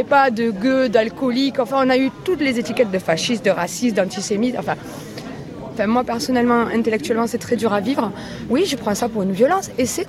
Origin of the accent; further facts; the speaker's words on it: Pays de la Loire, France; Et moi, je viens de Vendée, du sud Vendée.